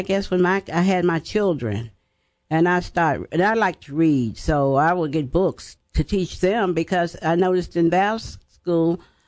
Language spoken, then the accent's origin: English; Staunton, Virginia, United States; Well, I actually grew up in Stanton, Virginia, and it was okay.